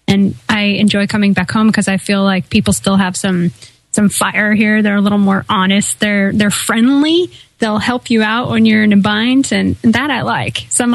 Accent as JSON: {"language": "English", "region": "Pacific Northwest", "country": "United States", "said": "I'm from the West Coast, the Northwest, Portland, Seattle, you know, the grunge movement."}